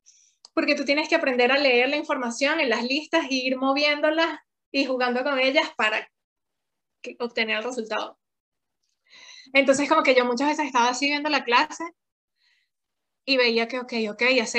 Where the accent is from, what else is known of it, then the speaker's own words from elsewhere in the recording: Venezuela; descubre que soy venezolana